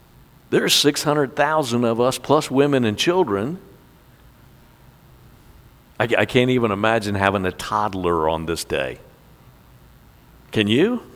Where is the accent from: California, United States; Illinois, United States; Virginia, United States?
Virginia, United States; Chicks Beach; From where I grew up on the Chesapeake Bay at a place called Chicks Beach, it was 17 and a half miles across to the eastern shore.